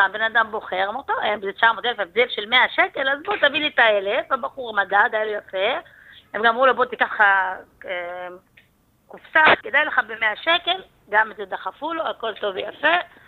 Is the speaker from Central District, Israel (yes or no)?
yes; Bnei Brak, Central District, Israel; מבני ברק.